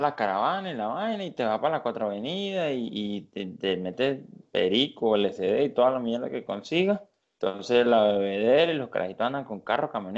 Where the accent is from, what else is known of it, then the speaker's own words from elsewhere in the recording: Venezuela; moved away; Cuando salí de Venezuela, y tú también, y todos con los que hemos hablado que han salido